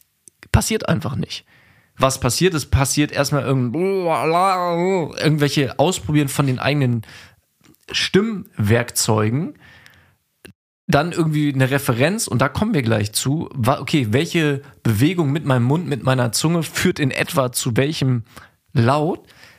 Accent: Göttingen, Lower Saxony, Germany; weil ich war in so einem Sportkindergarten tatsächlich und in Göttingen, wo ich aufgewachsen bin.

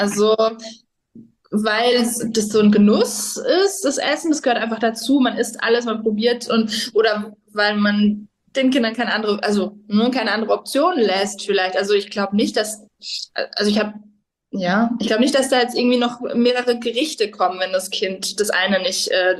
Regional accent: France; ich bin in Frankreich aufgewachsen

